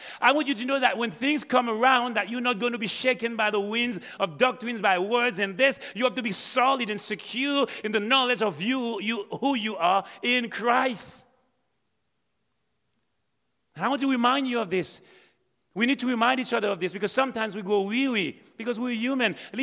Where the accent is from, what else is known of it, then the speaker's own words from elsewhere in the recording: Haiti; I'm from Haiti and have royal blood in my vein.